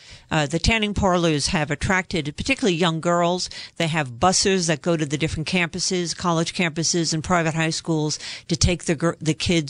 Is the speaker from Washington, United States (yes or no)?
no; New York, United States; Yes, I'm originally from New York. You can probably tell from my accent.